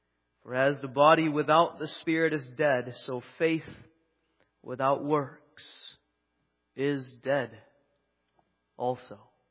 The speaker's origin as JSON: {"language": "English", "country": "Singapore", "tie": "born or raised there", "also_born_or_lived": "Texas, United States / Pennsylvania, United States", "said": "But I grew up in Singapore, in Texas, in Pennsylvania, where there were very few Protestant Reformed people around me, in very small churches or mission groups."}